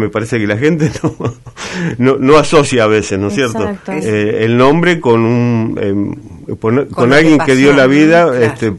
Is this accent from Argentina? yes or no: yes; Argentina